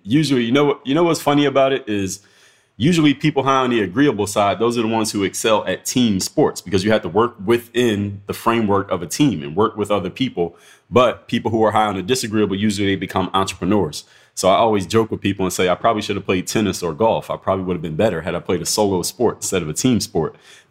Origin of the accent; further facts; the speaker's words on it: United States; As an American, you don't hear it as much.